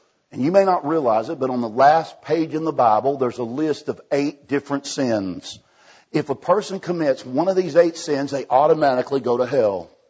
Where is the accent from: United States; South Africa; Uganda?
United States; Texas; now in Alabama, United States; Back where I live in Alabama now. But I'm from Texas, and that's what we call it over here, too.